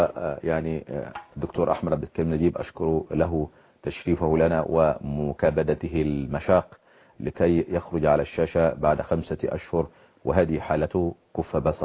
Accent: Egypt; عندنا في مصر

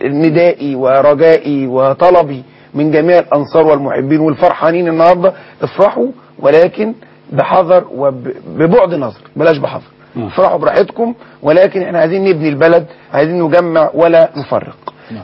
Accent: Egypt; ما احنا من مصر برضو مش غريبة

